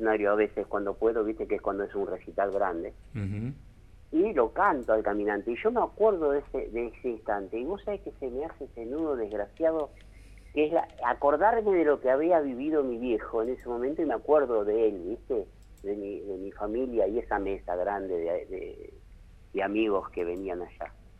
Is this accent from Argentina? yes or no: yes; Argentina; Somos una Argentina muy grande, hermosa. Unidos, el argentino cuando se une somos maravillosos. Somos muy solidarios, amigueros. Y nos falta un poquito más de unión del ser argentino.